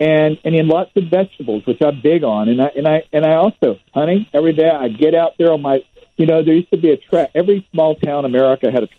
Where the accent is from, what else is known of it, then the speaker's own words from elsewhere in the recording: United States; the reality is we are American. We do not give up.